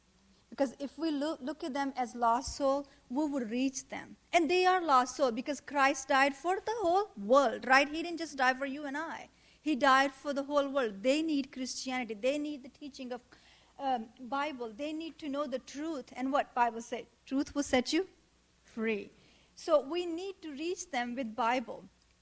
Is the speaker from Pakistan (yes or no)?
yes; Pakistan; English is a second language; now in United States; I'm from Pakistan